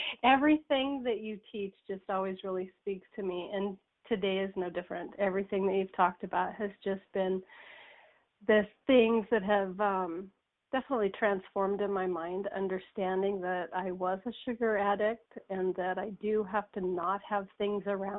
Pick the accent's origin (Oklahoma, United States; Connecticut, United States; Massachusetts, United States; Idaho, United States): Idaho, United States; I'm from Idaho